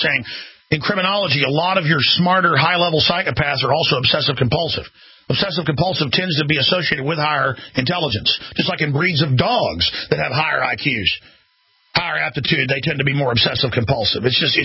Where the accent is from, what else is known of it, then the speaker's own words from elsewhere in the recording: Texas, United States; I'm from Texas, folks. I know a lot of people. I grew up around NASA stuff.